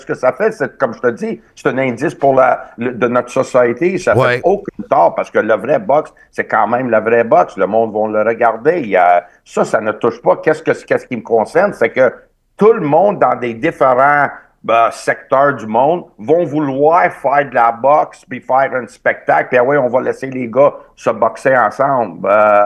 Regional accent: Quebec, Canada; Puis moi, en tant que Québécois, Canadien, j'étais dans le coin

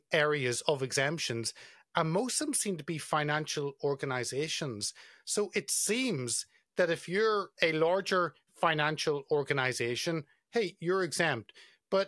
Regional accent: United Kingdom; Again, as a Brit, I sit back and think, if the UK government was telling me we've got a terrorism website and you need to register with it, why is this needed?

